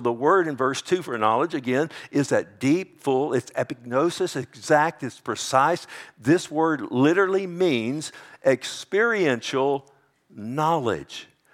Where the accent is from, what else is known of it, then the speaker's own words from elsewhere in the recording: Texas, United States; I'm putting my Texas slang on it. Is that okay? I'm a Texan.